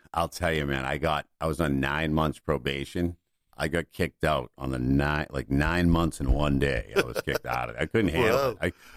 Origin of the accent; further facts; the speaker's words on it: Boston, Massachusetts, United States; also born or lived in New York City; I grew up in Boston, Massachusetts.